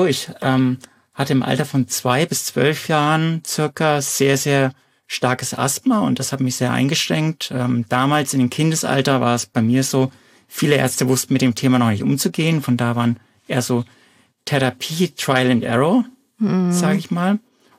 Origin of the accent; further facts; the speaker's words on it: Bavaria, Germany; moved away; also born or lived in Munich; das sind 11 Jahre in der Region. Und an meinen Dialekt hört man sich. Ich bin eigentlich ursprünglich aus Mittelfranken. Hatte eine kleine Ecke gemacht über München. Und dann bin ich hier in der Nähe von Karlsruhe gelandet.